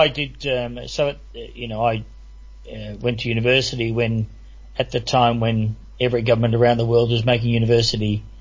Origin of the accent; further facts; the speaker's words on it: Birkenhead, North West England, United Kingdom; now in Australia; In England, no, I came from Birkenhead, but it's very close. It's part of Cheshire